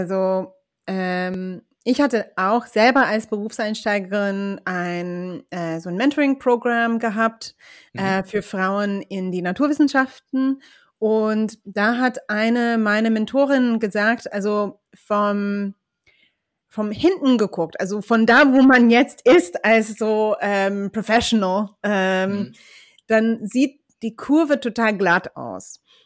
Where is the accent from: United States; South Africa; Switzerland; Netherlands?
United States; German is a second language; moved away as an adult; now in Germany; also ich komme aus den USA. Und bin seit 18 Jahre dieses Jahr in Deutschland.